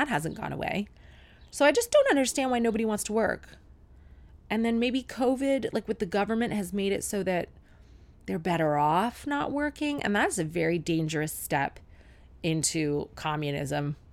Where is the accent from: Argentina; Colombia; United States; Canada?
Canada; which doesn't make any sense because we are Canadian.